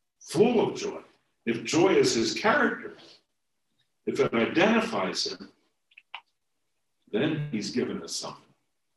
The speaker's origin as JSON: {"language": "English", "town": "Homestead", "country": "United States", "tie": "born or raised there", "said": "I grew up in Homestead."}